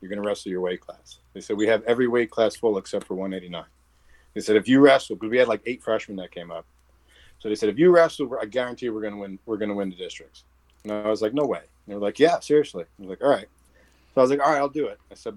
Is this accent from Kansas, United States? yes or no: no; New Milford, New Jersey, United States; I was born in Passaic Valley Hospital near Westwood, but I lived in New Milford, New Jersey, pretty much my whole life.